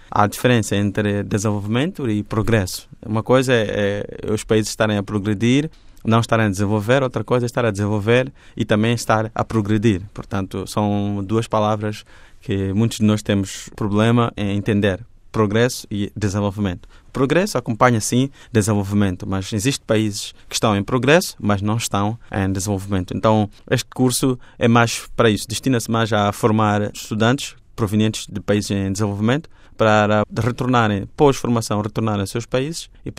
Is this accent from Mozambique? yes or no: yes; Mozambique; now in Italy; Eu, como moçambicano, trago para aqui a minha cultura, a minha identidade.